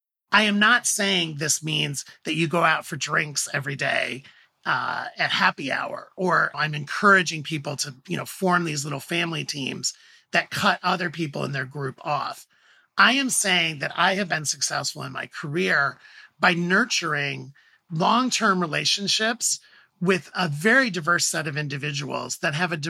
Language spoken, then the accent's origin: English; Midwest, United States; I was raised in the Midwest by a very classic blue-collar Midwestern family. My dad was a fireman.